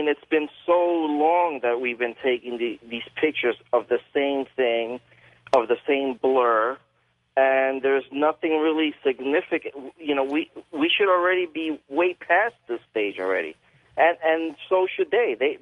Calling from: Gardena, California, United States; I'm calling from Gardena, California.

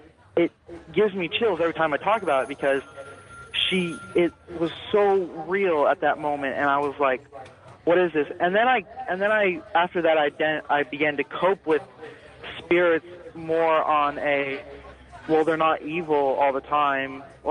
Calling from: Lakewood, California, United States; I'm calling from Lakewood, California.

